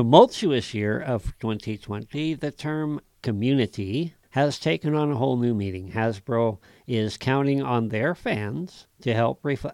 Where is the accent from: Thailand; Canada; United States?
United States; Bighorn; I remember growing up in Bighorn, small community. The sign said 200 people.